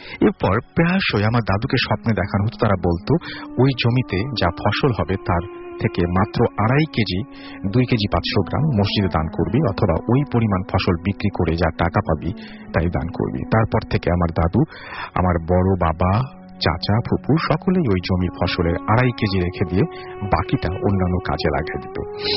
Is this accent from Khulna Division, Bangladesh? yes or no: yes; Khulna Division, Bangladesh; Meherpur main শহর থেকে প্রায় 8 কিলোমিটার দূরে মেহেরপুর কুষ্টিয়া মহাসড়কের পাশে আমাদের গ্রাম।